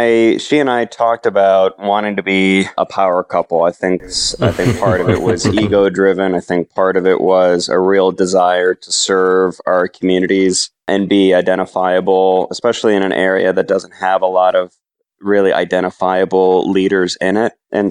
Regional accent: Philadelphia, Pennsylvania, United States; I'm not from here originally. I'm from Philadelphia, but this is home for me

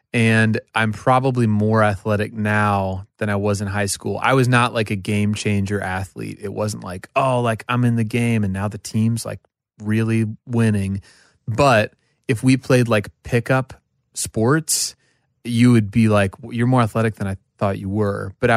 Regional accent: Oklahoma, United States; No, I'm from Oklahoma, and my dad worked at banks, and my mom's a psychologist

